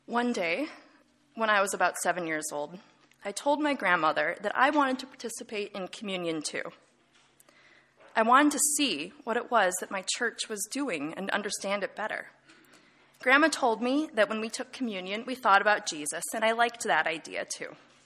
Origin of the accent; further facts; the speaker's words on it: Madison, Wisconsin, United States; born there; I was born in Madison, Wisconsin, and baptized as a baby at a tiny rural Lutheran church